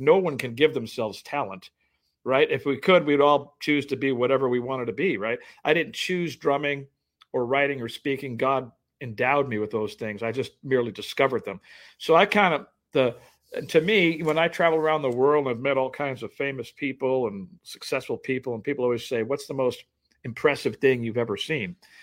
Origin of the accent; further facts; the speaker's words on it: Compton, California, United States; also born or lived in Oregon; We grew up in Compton for the first part of my life. Then we moved to a rural city in Oregon, and where we eventually lived in a car.